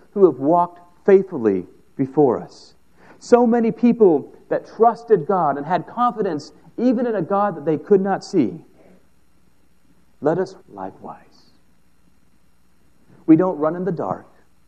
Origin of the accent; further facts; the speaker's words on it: Fredericksburg, United States; Those of you who know I'm from Fredericksburg, they have a cannonball and they have a marathon they run every single year.